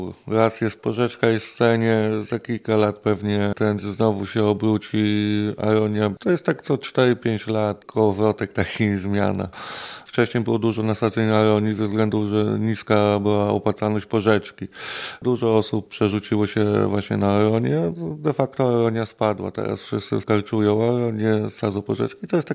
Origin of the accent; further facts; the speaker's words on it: Łuków, Lublin Voivodeship, Poland; Jestem z Łukowa, pochodzę.